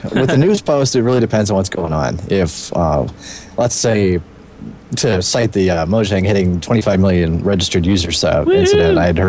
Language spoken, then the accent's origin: English; Waco, Texas, United States; Waco, Texas. Funny enough.